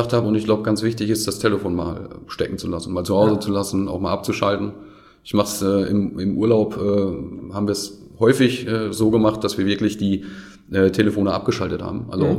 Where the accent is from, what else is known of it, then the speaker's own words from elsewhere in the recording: Gronau, North Rhine-Westphalia, Germany; Auch die Entwicklung in meiner Heimatstadt Kronau ist mir dann auch wichtig.